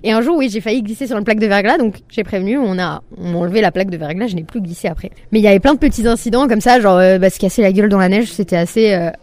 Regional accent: Marseille, Provence-Alpes-Côte d'Azur, France; j'ai grandi à Marseille et je suis jamais partie bien loin de là-bas.

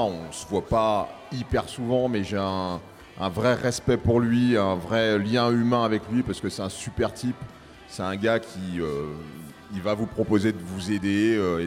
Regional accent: Tours, Centre-Val de Loire, France; now in Paris, France; moi, je suis en provincial, moi, je suis de Tours, hein

